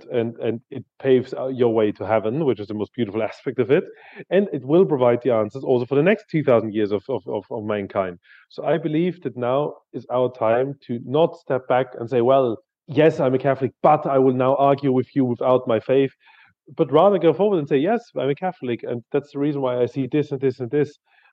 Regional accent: Austria; I saw Islam spreading in my home country and being very aggressive towards us. I knew my own history of Austria's history

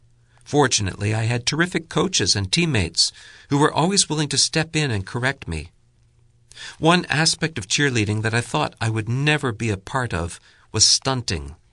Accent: Salt Lake City, Utah, United States; born or raised there

